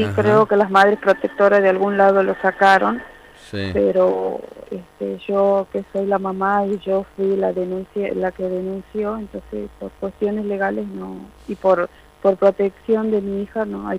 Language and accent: Spanish; Apolinario Saravia, Salta, Argentina; Esto, nosotros somos de Apolinario Saravia.